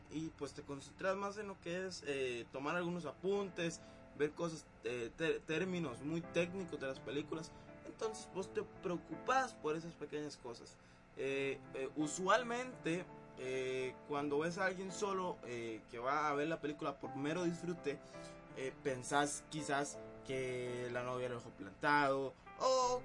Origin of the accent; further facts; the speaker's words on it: Costa Rica; estamos algunos aficionados que escribimos para páginas importantes en el país, o en mi país, por lo menos Costa Rica.